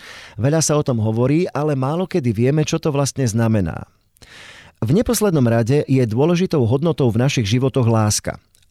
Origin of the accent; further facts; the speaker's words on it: Petropavlovsk-Kamchatsky, Kamchatka Krai, Russia; also born or lived in Orenburg, Russia / Georgia / Crimea; Narodil som sa v Rusku na Urale, v meste Orenburg. Neskôr sme sa kvôli otcovej práce presťahovali k Tichému oceánu na Kamčatku do Petropavlovska. Keď otec odišiel do penzie, usadili sme sa v Gruzínsku.